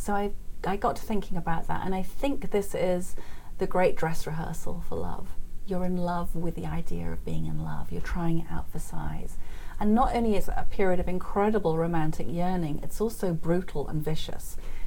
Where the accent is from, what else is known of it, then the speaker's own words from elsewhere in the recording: Wales, United Kingdom; Petra was growing up in South Wales, which is where I grew up, in a kind of post-industrial community, as they now describe it.